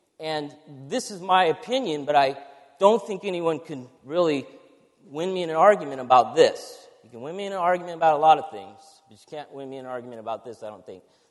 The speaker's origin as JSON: {"language": "English", "region": "California", "country": "United States", "said": "By the way, we're from California, so go easy on us."}